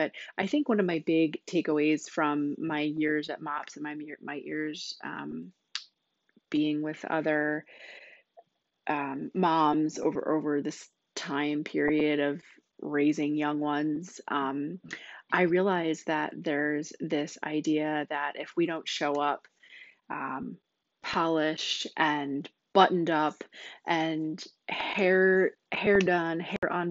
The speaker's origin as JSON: {"language": "English", "region": "New Jersey", "country": "United States", "tie": "born or raised there", "said": "So I was born and raised in New Jersey."}